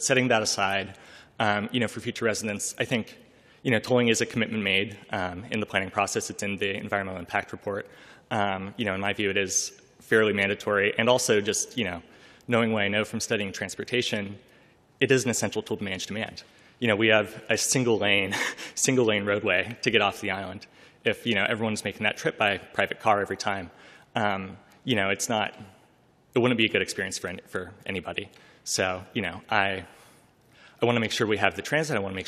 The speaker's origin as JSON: {"language": "English", "region": "California", "country": "United States", "tie": "born or raised there", "said": "I grew up in the Bay Area, and for a long time I've been interested in cities"}